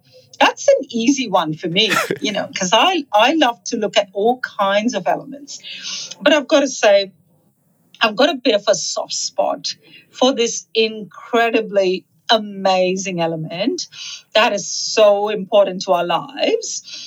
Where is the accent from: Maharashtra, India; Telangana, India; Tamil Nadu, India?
Maharashtra, India; Mumbai; I just remember as a kid growing up in Mumbai